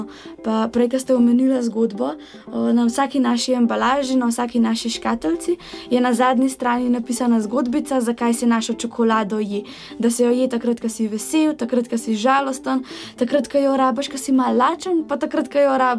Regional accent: Britof, Upper Carniola, Slovenia; mi prihajamo iz Britofa pri Kranju

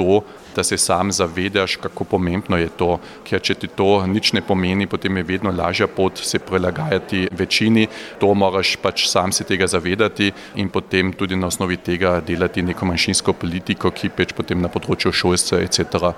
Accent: Carinthia, Austria; Koroški Slovenci smo zelo dobro izobražena manjšina, številni absolventi naših srednjih šol zapuščajo Koroško, se naselijo na Dunaju, v Gradcu, etc. in se potem ne vračajo domov na Koroško.

